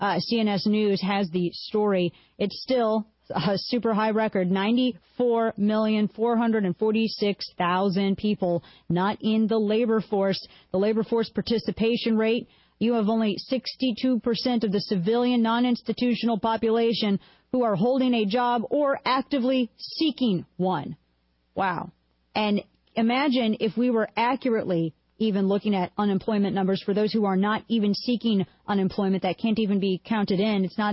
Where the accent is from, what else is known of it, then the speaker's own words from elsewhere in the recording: Missouri, United States; In my home state of Missouri